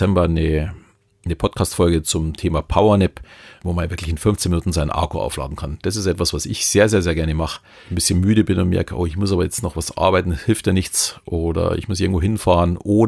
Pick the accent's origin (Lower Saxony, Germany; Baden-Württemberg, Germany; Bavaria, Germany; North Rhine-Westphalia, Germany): Bavaria, Germany; Natürlich Thomas als Berliner und ich als Bayer auch ein bisschen anderen Dialekt.